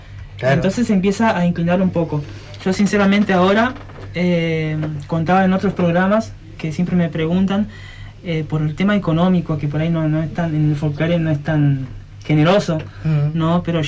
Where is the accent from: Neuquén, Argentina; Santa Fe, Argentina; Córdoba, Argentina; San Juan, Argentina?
Santa Fe, Argentina; Sauce Viejo; Bueno, vengo de Santa Fe, Sauce Viejo puntualmente.